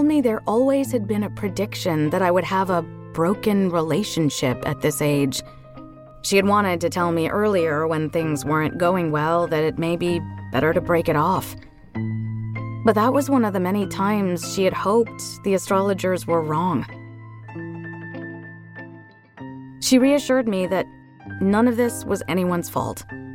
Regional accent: New Jersey, United States; Being Indian, by way of New Jersey, I often railed against this determinism.

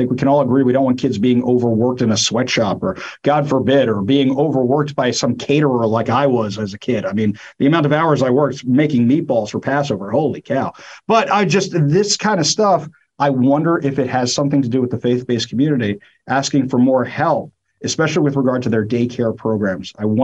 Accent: New York, United States; now in Seattle, United States; And I grew up in New York also. I live in Seattle now.

